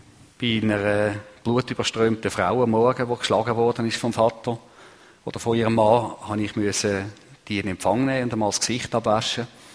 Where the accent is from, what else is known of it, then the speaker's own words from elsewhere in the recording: Switzerland; Ich bin in Zelk aufgewachsen, an der Grenze zum Thurgau. Sehr traditionsreiches Dorf oder am Flecken, sagt man. Und die Jugend in einem Pfarrhaus